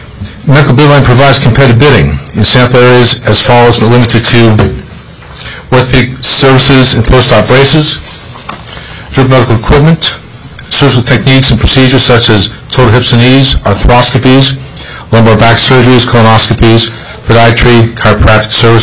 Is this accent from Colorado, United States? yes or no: no; Ketchikan, Alaska, United States; now in Anchorage, United States; Moreover, I am a resident of Anchorage with my wife and family. I was raised in Ketchikan in the 60s.